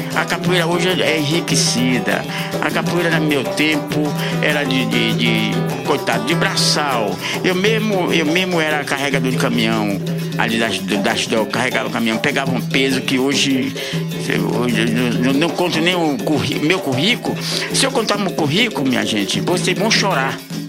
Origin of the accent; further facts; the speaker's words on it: Santo Amaro da Purificação, Bahia, Brazil; now in Salvador, Brazil; Eu vim de Santo Amaro da Purificação. Quem me trouxe de Santo Amaro aqui para Salvador foi um carteiro que chamava Libório